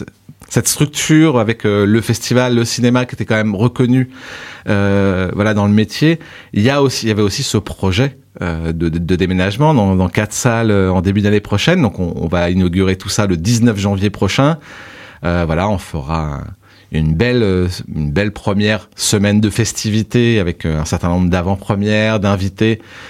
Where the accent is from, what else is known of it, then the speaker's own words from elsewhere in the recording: Trappes, Île-de-France, France; Moi, c'est vrai que je viens de Trappes dans les Yvelines